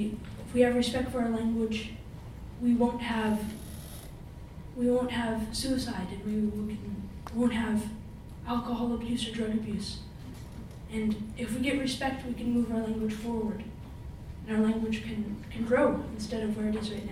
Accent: British Columbia, Canada; from Tla'okwayat, but I live in Yudlurat territory. … I'm from Canada. I live on the west coast of British Columbia.

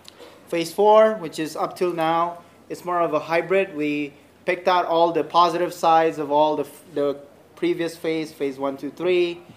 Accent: Indonesia; English is a second language; Oh, I'm also from Indonesia.

